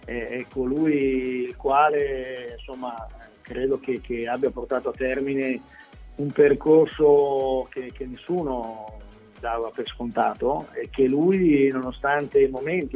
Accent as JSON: {"language": "Italian", "town": "Milan", "region": "Lombardy", "country": "Italy", "said": "perché anche io sono di Milano"}